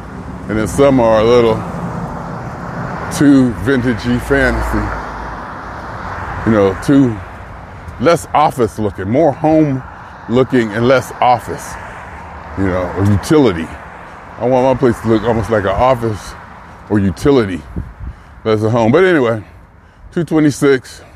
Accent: Youngstown, Ohio, United States; But I was just thinking about my house I grew up on Dewey in Youngstown.

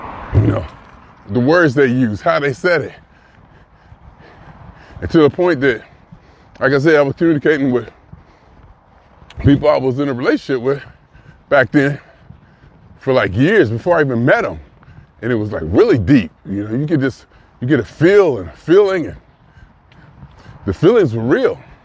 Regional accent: Ohio, United States; Side note, I'm from Ohio, but I still call it soda.

